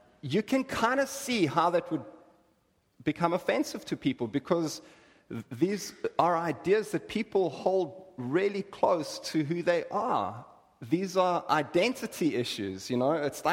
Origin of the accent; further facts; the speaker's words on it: South Africa; now in United States; So I'm from South Africa. I am a South African. I'm an eighth generation South African. I'm an African born to African parents on African soil.